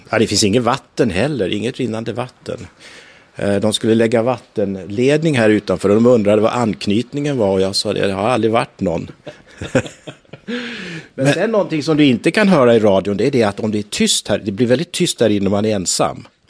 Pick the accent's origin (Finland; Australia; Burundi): Australia; Melbourne, Victoria; also born or lived in Ludvika; Nej, jag kommer söderifrån. Jag är uppvuxen i Melbourne.